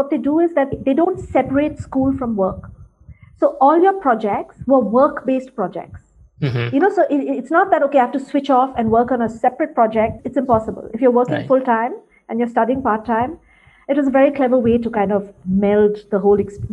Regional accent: Kolkata, West Bengal, India; Okay, so basically I grew up in India, in Calcutta.

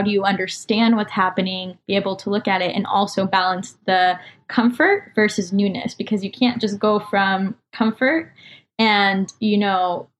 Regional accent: Colombia; also born or lived in United States; I was born in the States and then I moved back to Colombia and came back.

